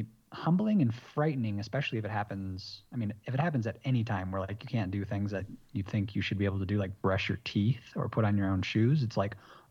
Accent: United States; now in Bogota, Colombia; I'm obviously from the United States, and so I've got my eye on it

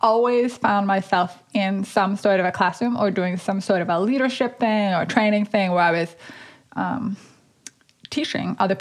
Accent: Dickinson, North Dakota, United States; In Dickinson, North Dakota.

